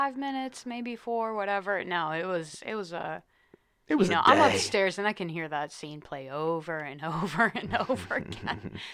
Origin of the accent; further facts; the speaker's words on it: California, United States; Yeah, growing up in California, we're a little different out there.